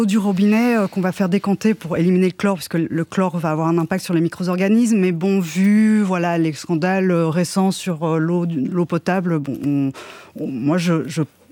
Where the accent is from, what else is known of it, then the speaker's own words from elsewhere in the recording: Belgium; Donc moi, en tant que Belge, il y a un côté très nostalgique